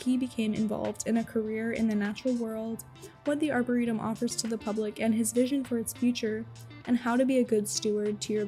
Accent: Augusta, Maine, United States; One of my favorite public lands in my hometown of Augusta, Maine

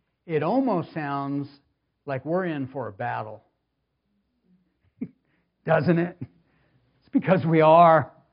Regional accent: California, United States; It's got to be all the Californians, isn't it? I came from California, so I can make that joke.

